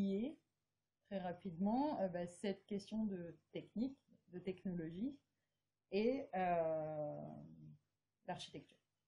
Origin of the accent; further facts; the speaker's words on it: Montpellier, Occitanie, France; Moi je suis de Montpellier. J'ai fait mes études à Strasbourg, mais avant j'ai voyagé aussi.